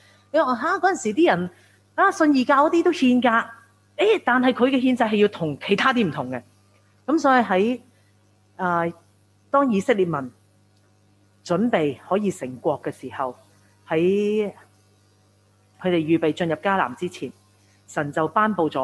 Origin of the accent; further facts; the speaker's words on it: Hong Kong; 而家要揾個人，我哋香港人肯夠膽劏只雞嘅